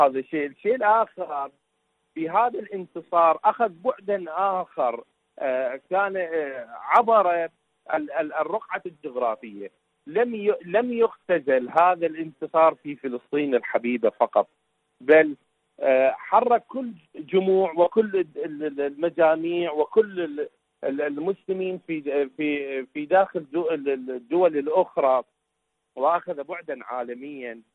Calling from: Iraq; من العراق.

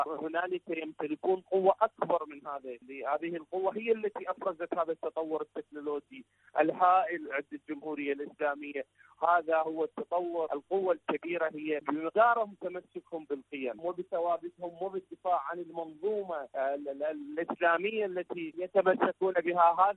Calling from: Iraq; من العراق

